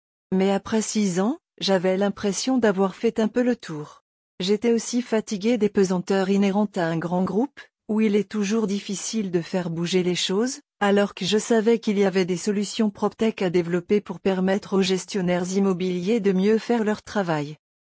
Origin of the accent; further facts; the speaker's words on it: Tunisia; now in Switzerland; Je suis originaire de Tunisie, et quand j'ai cherché où faire une formation technique